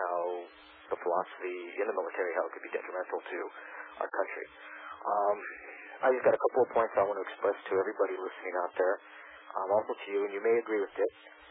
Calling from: Los Angeles, California, United States; I'm calling from Los Angeles.

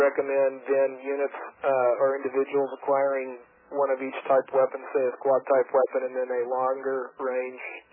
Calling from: Sacramento, California, United States; I'm calling from Sacramento.

